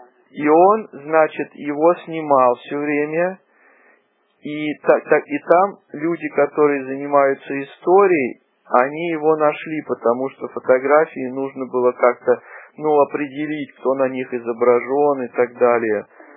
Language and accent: Russian; Russia; я вырос в России, да.